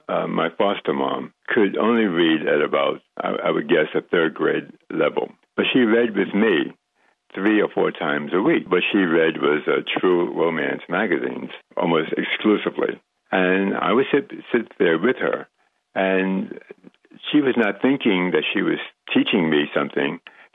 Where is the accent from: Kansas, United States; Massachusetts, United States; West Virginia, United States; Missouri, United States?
West Virginia, United States; born there; You know, when you mentioned before I was born in West Virginia, well, I was given to … to raise.